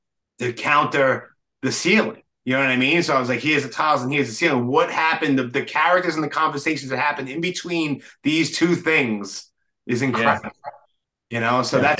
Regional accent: New York City, New York, United States; I grew up in New York City in the early 90s, walking up to Harlem to do stupid shit

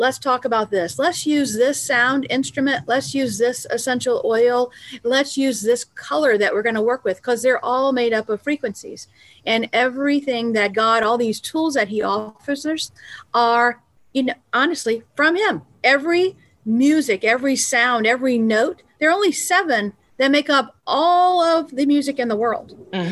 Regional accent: Virginia, United States; I was born and raised in Virginia in a Baptist church.

